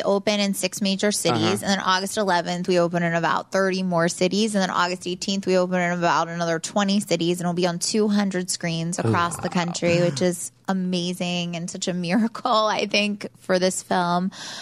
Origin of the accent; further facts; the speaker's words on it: Baltimore, Maryland, United States; And I am born and raised in Baltimore.